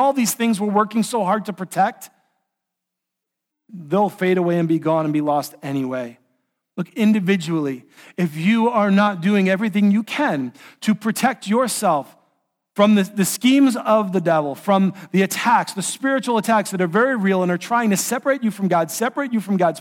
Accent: New York City, New York, United States; I grew up in New York City. I have a habit.

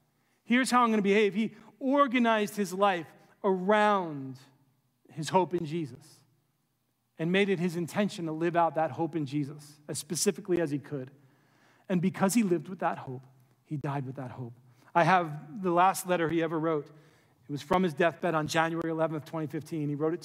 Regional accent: New York City, New York, United States; He was from way upstate in some podunk town. I was from New York City, so way cooler than him.

